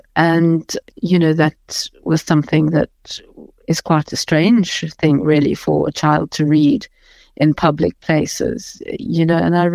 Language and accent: English; South Africa; I'm a white South African and I'm English speaking